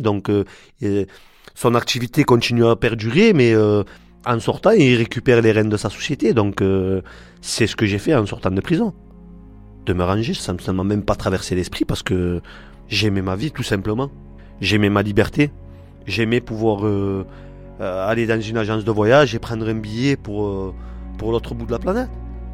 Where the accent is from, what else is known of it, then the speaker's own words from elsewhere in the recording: Marseille, Provence-Alpes-Côte d'Azur, France; J'ai 46 ans, actuellement en semi-liberté, je suis en fin de peine et je suis de Marseille.